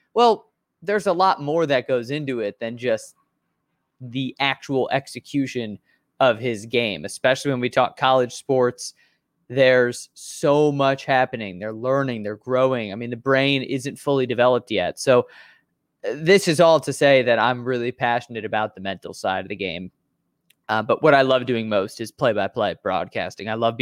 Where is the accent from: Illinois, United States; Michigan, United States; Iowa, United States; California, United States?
Illinois, United States; Chicago; I'm a Chicagoan. I've been here my whole life in Chicago, born and raised in the North Suburbs, went to Northwestern University